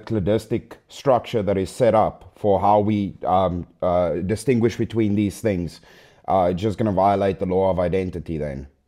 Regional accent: South Africa; saying I'm human and I'm a man and I'm white and I'm South African, that all fits into the same thing.

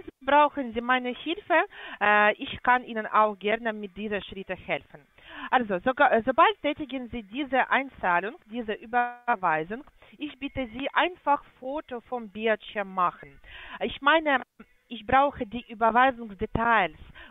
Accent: Poland; now in Strasbourg, France; ich komme ursprünglich aus Polen.

